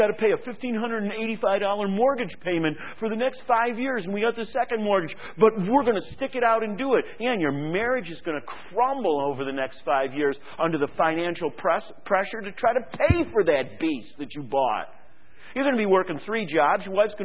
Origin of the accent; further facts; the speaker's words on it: Rochester, New York, United States; I lived in the city. I grew up in the city. I know things have changed. I grew up on Bartlett Street between Genesee and Jefferson Avenue. I understand a little bit about the city. It's where I was born.